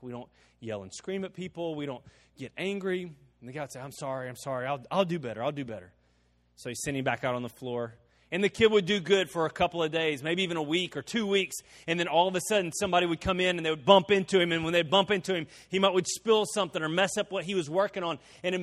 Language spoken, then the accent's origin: English; United States; And he's Arab. I'm American. We're both in Finland.